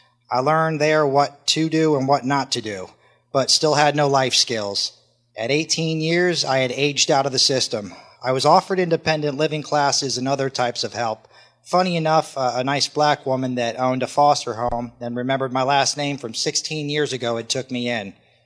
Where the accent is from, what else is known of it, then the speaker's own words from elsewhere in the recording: Alachua, Florida, United States; born there; I was born on June 23rd, 1981 in Gainesville, Florida. It's a little town called Alachua.